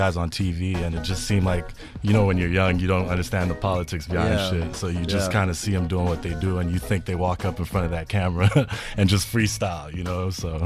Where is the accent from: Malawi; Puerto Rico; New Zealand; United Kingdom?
Malawi; also born or lived in South Africa / United States; I went to high school in the States, but I grew up in Malawi and I grew up in South Africa.